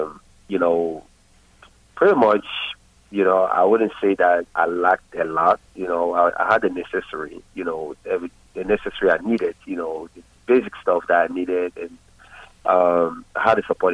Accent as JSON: {"language": "English", "country": "Cameroon", "tie": "born or raised there", "moved": "yes", "said": "I was born in Cameroon, you know, Central Africa, you know, raised in Cameroon, of course. And I started my journey out of the country."}